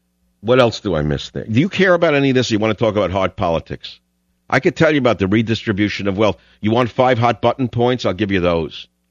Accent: San Francisco, California, United States; I'm not in my hometown of San Francisco. You know, it's such a beautiful city.

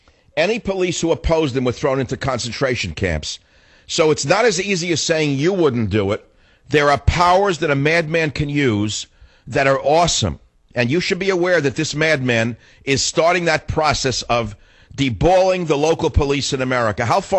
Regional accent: San Francisco, California, United States; Let's go to KSFO Radio in my hometown of San Francisco.

